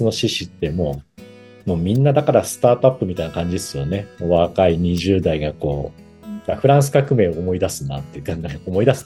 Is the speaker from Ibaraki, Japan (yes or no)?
yes; Mito, Ibaraki, Japan; 偕楽園は僕の地元の茨城県の水戸市にある。